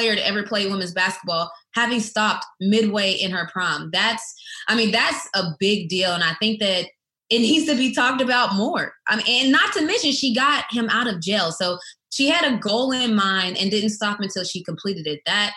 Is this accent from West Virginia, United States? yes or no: yes; West Virginia, United States; being in predominantly white schools when I grew up in West Virginia, I have a lot of things that cultured me.